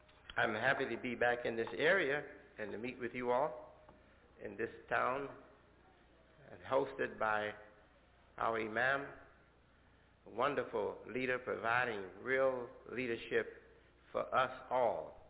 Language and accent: English; Chicago, Illinois, United States; my associates who are working with me in Markham and in the area, town, suburban areas of Chicago, my hometown